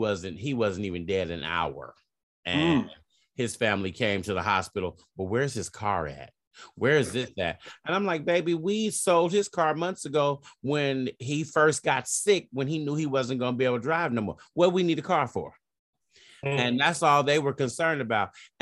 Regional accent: Texas, United States; I'm from Texas, so.

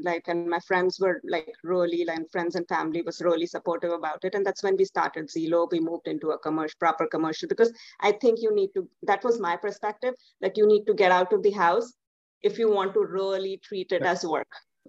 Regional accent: Bhilai, Chhattisgarh, India; also born or lived in Bombay / Delhi / Hyderabad / Glasgow; So I grew up in Bombay. I grew up in Bhilai. I did my schooling in Bhilai. And then I was in Delhi.

